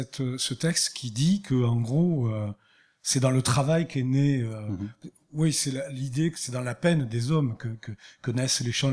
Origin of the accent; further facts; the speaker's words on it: Cádiz, Andalusia, Spain; Je suis de Cadiz, ça veut tout dire.